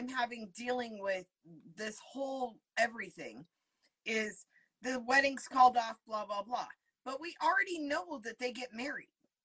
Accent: Oregon, United States; I grew up in Oregon and we ate crawfish.

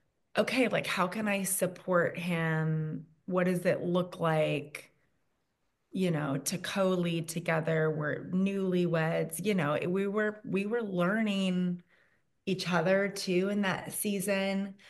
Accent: Washington, United States; Yeah, we're in Washington State. Yeah. And Chad and I both, we were born and raised in Washington.

